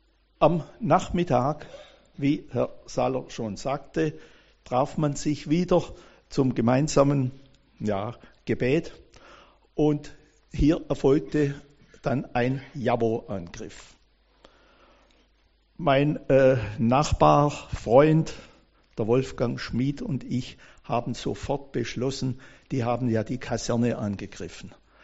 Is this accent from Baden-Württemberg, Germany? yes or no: yes; Ellwangen, Baden-Württemberg, Germany; Also so ganz ohne Bomben lief es doch bei uns in Ellwangen nicht. Ja, was gab es für Veränderungen in der Stadt, die ich damals in der Adolf-Hitler-Straße, heute in der Marienstraße, miterlebte?